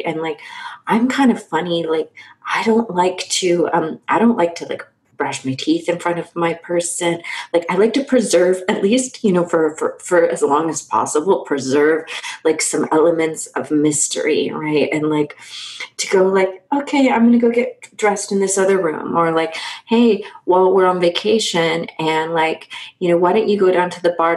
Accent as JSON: {"language": "English", "country": "Brazil", "tie": "born or raised there", "said": "I grew up partially in Brazil. My father's from Brazil"}